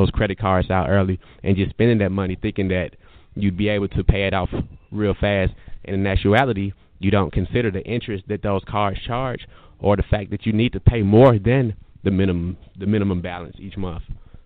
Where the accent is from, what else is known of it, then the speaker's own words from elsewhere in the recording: Atlanta, Georgia, United States; Like, I'm from Atlanta, a product of Atlanta public schools